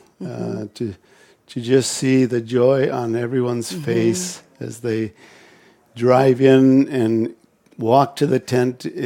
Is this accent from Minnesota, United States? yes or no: yes; Monticello, Minnesota, United States; from Monticello, Minnesota.